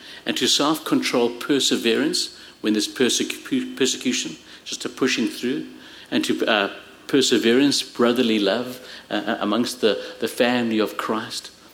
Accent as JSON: {"language": "English", "country": "Zimbabwe", "tie": "born or raised there", "also_born_or_lived": "South Africa", "said": "You know, I come from lion country, from in South Africa, and I grew up in Zimbabwe where we had lions."}